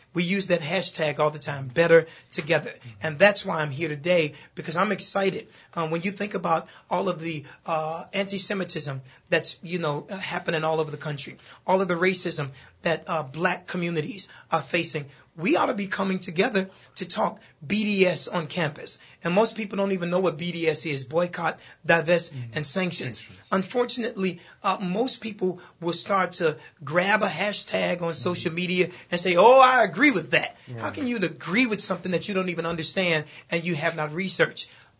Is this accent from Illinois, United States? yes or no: yes; Chicago, Illinois, United States; And, you know, in Chicago, I'm from Bronzeville.